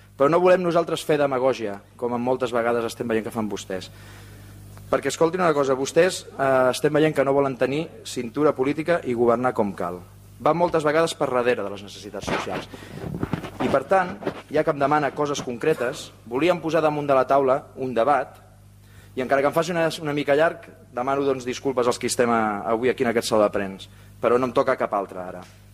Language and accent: Catalan; Catalonia, Spain; Hem arribat aquí com a poble català per la manca d'una aposta productiva en l'economia